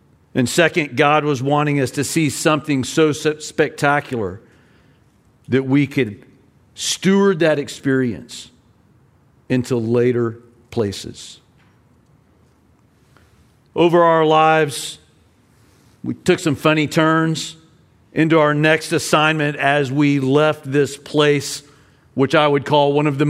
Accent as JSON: {"language": "English", "country": "United States", "said": "But as we got all the way out to the Far East as an American, they wouldn't let us go to Vladivostok"}